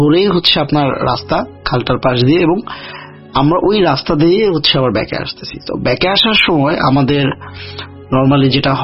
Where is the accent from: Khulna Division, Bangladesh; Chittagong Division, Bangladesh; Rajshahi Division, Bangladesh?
Khulna Division, Bangladesh; Khulna; now in Dhaka, Bangladesh; আমার দাদাবাড়ি এলাকা হচ্ছে পিরোজপুরের কাউখালী থানাতে, এবং আমার জন্ম বেড়ে ওঠা এবং পরবর্তীতে আমাদের বাড়ি হচ্ছে খুলনাতে।